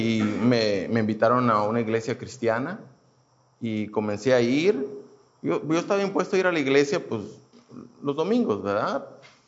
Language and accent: Spanish; Houston, Texas, United States; Vengo de la ciudad de Houston. He vivido ahí casi toda mi vida.